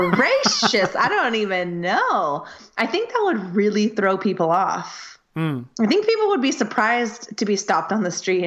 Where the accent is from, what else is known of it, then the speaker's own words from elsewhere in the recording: United States; I come from the United States.